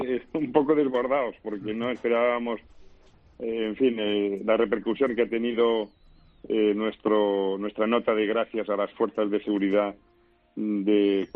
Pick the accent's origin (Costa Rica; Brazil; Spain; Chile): Spain; Catalonia; moved away as an adult; now in Madrid, Spain; Yo soy catalán, como tú sabes, vivo en Madrid hace 50 años.